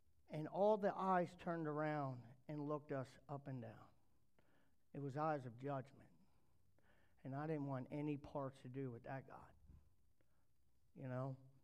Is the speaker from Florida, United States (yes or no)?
no; Denton, Texas, United States; I got to tell you guys where I've come from. I grew up in Denton.